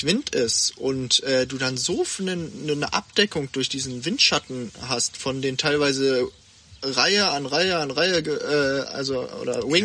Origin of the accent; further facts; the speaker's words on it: Hanover, Lower Saxony, Germany; Ich bin aufgewachsen und, also geboren und aufgewachsen in Hannover, beziehungsweise direkt in der Region. Wohne circa 15 Minuten mit dem Auto vom Steinhuder Meer ungefähr.